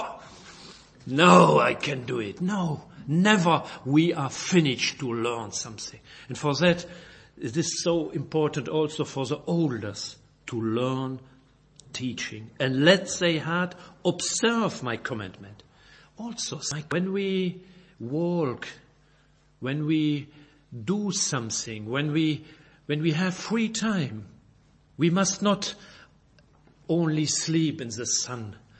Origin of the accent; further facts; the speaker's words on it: Belgium; first language French; English is a second language; For my difficult pronunciation, but I'm not a German, I'm a Belgian, and my first language is German, is French, but sometimes I have difficult with your wonderful English.